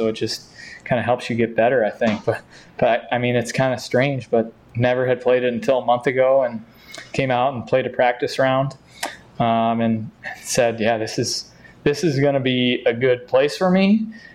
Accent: Crystal Lake, Illinois, United States; I grew up in Crystal Lake and lived 25 minutes from here

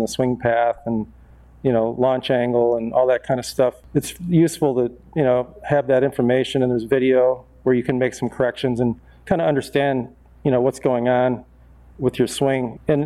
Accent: Geneva, United States; I'm from Geneva, so I've always been in the area

